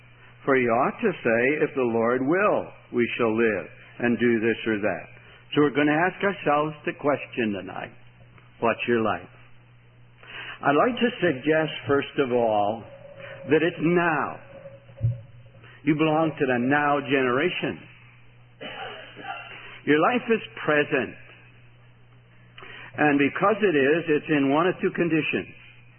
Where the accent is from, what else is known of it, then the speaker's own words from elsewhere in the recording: United States; I come from the States and understood I had a lot of relatives around here. This is where my father came from."